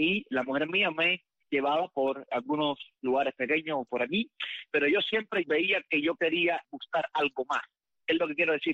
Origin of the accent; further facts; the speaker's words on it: Cuba; now in Iceland; resido aquí en Islandia desde hace 5 años, desde que salí de Cuba, vine para acá directamente, salí de Cuba en el 2015 y vine para acá, para Islandia.